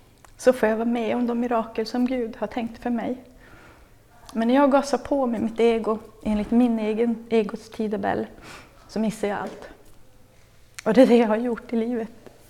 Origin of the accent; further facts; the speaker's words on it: Norrland, Sweden; Och jag är faktiskt från Norrland, så jag får faktiskt köra precis hur jag vill.